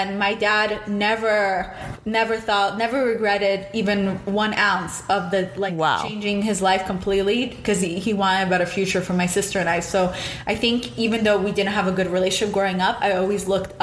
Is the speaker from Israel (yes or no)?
yes; Israel; now in United States; when I grew up in Israel and he was always, I saw my dad would travel for work.